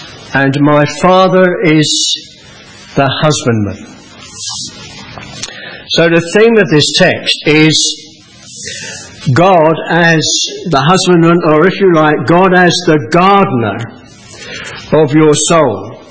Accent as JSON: {"language": "English", "region": "England", "country": "United Kingdom", "said": "As an Englishman, I was saying, and I was told I ought to say this to you, as an Englishman this morning in Wales"}